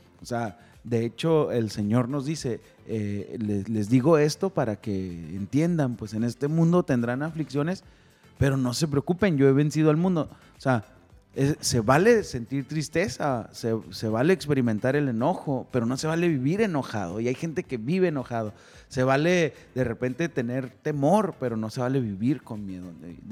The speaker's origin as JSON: {"language": "Spanish", "country": "Mexico", "said": "Como mexicanos, o sea, hablando de cómo adquirimos las actitudes, nos han enseñado a sufrir."}